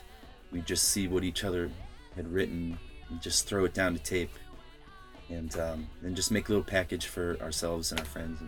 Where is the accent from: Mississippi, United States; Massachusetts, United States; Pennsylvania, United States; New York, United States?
Massachusetts, United States; Boston; Well, basically, Adam and I grew up in Boston, actually. So our history goes way back to when we were in high school.